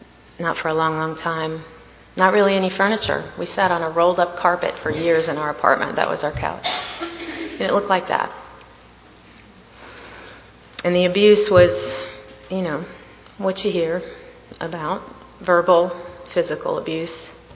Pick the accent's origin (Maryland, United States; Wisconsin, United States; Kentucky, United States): Wisconsin, United States; Milwaukee; born there; All right, I was born in Milwaukee, Wisconsin.